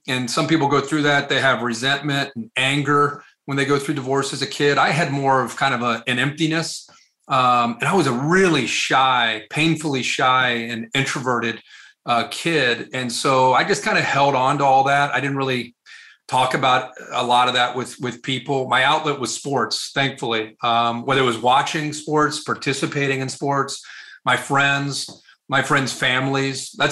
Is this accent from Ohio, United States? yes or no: yes; Dayton, Ohio, United States; also born or lived in Cincinnati; Yeah, I grew up in the Dayton area, and parents divorced when I was about 8. And so I moved around. I went to 8 different schools in 9 years. all in Southwest Ohio. So Dayton, Cincinnati, primarily in those areas.